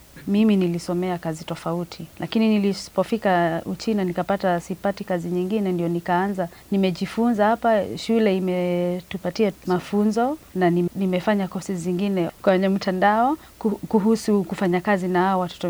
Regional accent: Kenya; Na mimi nikiwa mdogo Kenya, shule zenye nilisomea

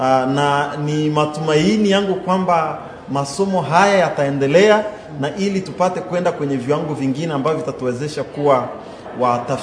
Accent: DR Congo; born there; Mimi ni mzaliwa wa Jamhuri ya Kidemokrasia ya Kongo.

